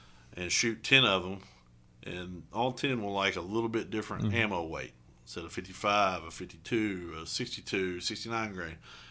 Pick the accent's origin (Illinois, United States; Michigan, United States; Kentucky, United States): Kentucky, United States; I'm from Martin County, and we have property in Moorhead.